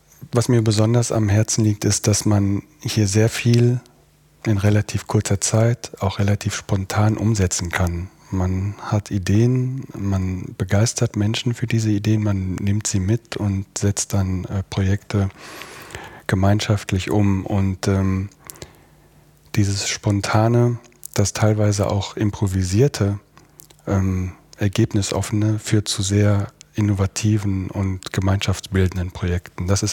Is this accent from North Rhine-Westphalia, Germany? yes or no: yes; North Rhine-Westphalia, Germany; ich bin aufgewachsen, nicht allzu weit von hier im Sauerland, pendel quasi jeden Morgen circa 15 Minuten von meinem Heimatort hier ins Büro und bin aufgrund meiner Vergangenheit, meiner Jugend sehr verwurzelt mit dem Ort.